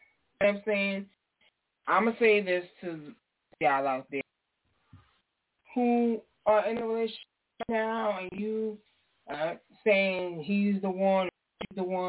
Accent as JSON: {"language": "English", "region": "New York", "country": "United States", "lives_now": "New Jersey, United States", "said": "I live in New Jersey and I'm from New York."}